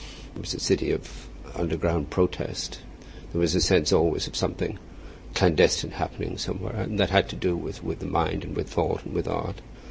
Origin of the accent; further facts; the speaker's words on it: Ireland; accent: Hiberno-English; I'm an Irish writer, I live in Ireland, my children live in Ireland, I write in what we call Hiberno-English, the Irish version of the English language, which has a very strong Irish accent